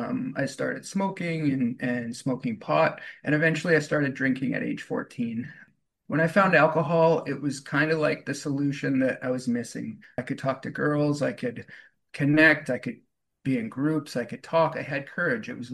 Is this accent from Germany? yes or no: no; Vancouver, British Columbia, Canada; also born or lived in Yukon; So yeah, I was born in the Yukon. My early formative years were in the 80s, but those years were spent in Vancouver.